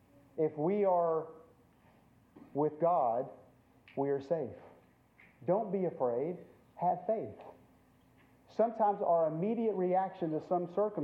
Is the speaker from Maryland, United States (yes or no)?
no; Lubbock, Texas, United States; I grew up in Lubbock, Texas, most of my growing up days.